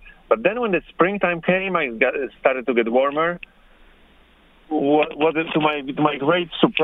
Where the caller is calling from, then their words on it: New York City, New York, United States; I'm calling from East Village. Actually